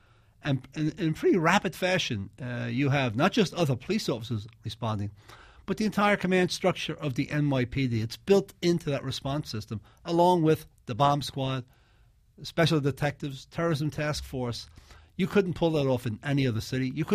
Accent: Dublin, Leinster, Ireland; now in New York, United States; I'm from Dublin, Ireland.

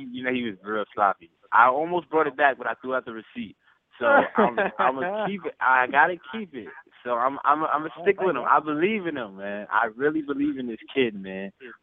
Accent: Queens, New York, United States; I live in Queens. I'm from Queens, New York, so it gets rowdy over here

